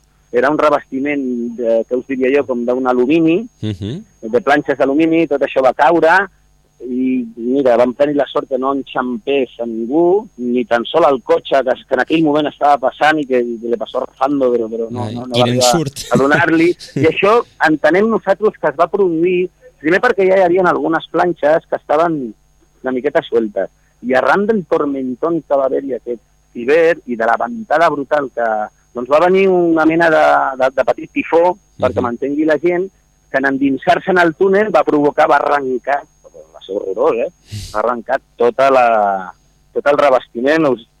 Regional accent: Garraf, Catalonia, Spain; Però nosaltres som garrafenys. Sí, és que, joder, és que, no sé, és que som de Garraf

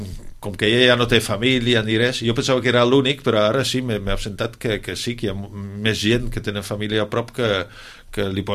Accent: Netherlands; Catalan is a second language; jo sóc holandès, encara més fàcil escriure en holandès

